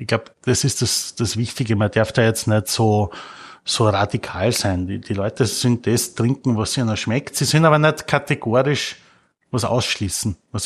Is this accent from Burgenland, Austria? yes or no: yes; Burgenland, Austria; ich bin Burgenländer. Als ich mit Wein aufgewachsen bin, war für mich der gute Wein rot.